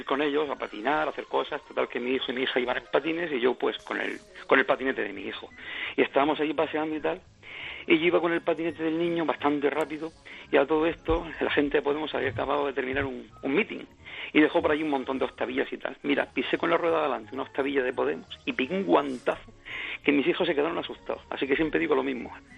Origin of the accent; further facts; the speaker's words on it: Region of Murcia, Spain; yo soy de Murcia, con mis hijos, yo soy un padre ya pues, de cuarentón